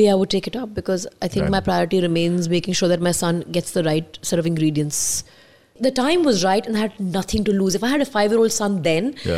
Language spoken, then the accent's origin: English; Chandigarh, India; if you're looking for a candidate, I'm from Chandigarh, I'd be happy to throw my hat in the ring.